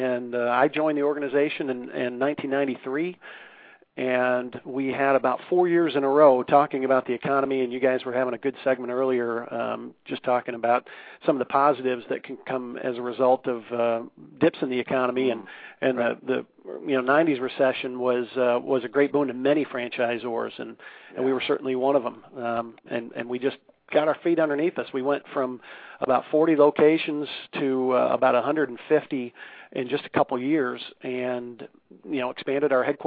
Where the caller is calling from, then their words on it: Duluth, Georgia, United States; I'm just north of Atlanta, Georgia, in Duluth.